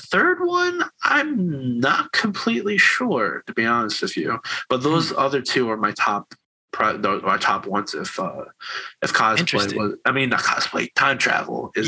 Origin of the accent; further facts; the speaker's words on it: New York, United States; Yeah, so we're from New York.